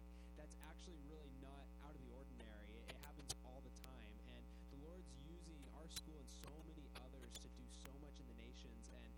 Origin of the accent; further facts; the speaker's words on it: California, United States; we've never really had a place here in California, which is my home state, to really call home